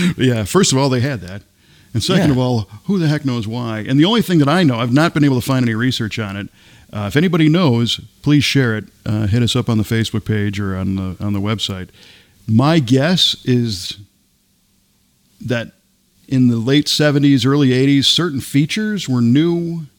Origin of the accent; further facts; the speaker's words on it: Waterloo, Illinois, United States; they're coming to my hometown on the 21st for an afternoon show in Waterloo, Illinois.